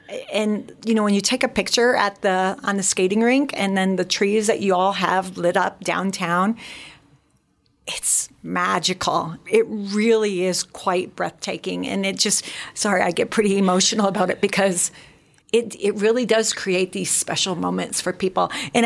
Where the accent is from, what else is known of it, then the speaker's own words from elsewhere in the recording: Michigan, United States; I grew up in Michigan, and I would skate